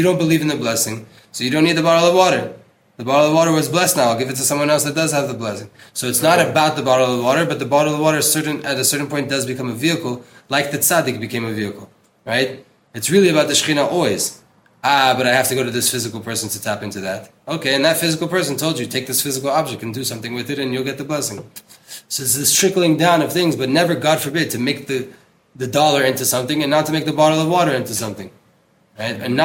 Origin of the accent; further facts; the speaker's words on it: United States; Because we grew up in America in a Christian place.